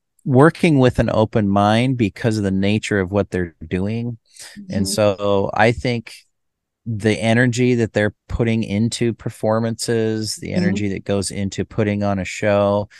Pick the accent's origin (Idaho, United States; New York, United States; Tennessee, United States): Idaho, United States; Boise; and I grew up in Boise, Idaho